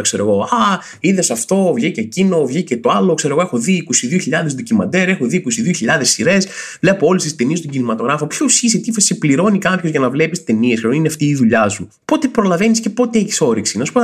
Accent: Rethymno, Crete, Greece; Α, είμαι και εγώ από το Ρέθυμνο

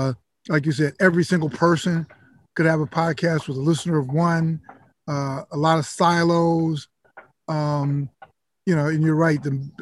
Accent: Chicago, Illinois, United States; I was growing up in Chicago.

